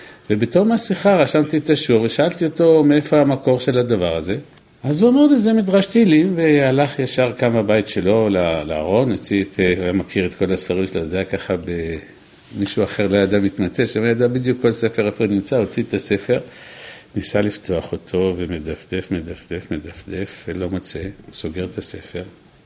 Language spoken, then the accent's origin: Hebrew; Netanya, Central District, Israel; גדלתי בנתניה